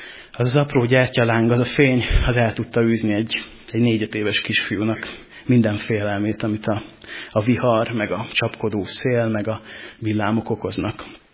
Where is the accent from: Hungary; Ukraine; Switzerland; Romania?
Hungary; Hajdú-Bihar; Amikor kisfiú voltam, akkor én a családommal, a szüleimmel egy Debrecenhez közeli kis településen nőttem fel, egy kis faluban